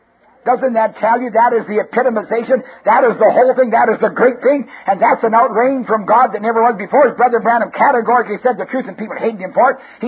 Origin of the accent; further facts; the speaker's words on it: Canada; born there; I'm a Canadian by birth.